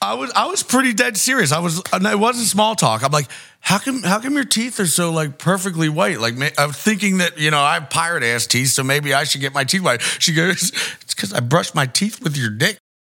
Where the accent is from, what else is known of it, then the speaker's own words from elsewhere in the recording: Philadelphia, Pennsylvania, United States; born there; I'm 43. I'm Italian, or I'm Sicilian and Irish, and I was born in Philly over the bridge.